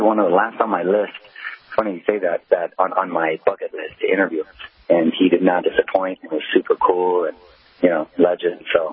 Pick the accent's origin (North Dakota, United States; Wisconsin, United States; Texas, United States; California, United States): California, United States; San Diego; now in Los Angeles, United States